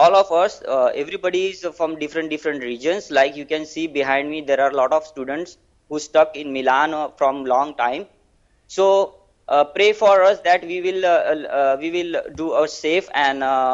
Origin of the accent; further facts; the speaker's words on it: Maharashtra, India; English is a second language; I'm from state from Maharashtra.